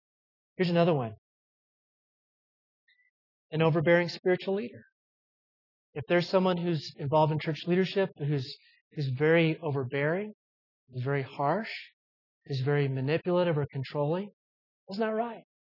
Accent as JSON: {"language": "English", "region": "the South", "country": "United States", "tie": "born or raised there", "said": "And I grew up in the South, so I know it's a little stilted, okay?"}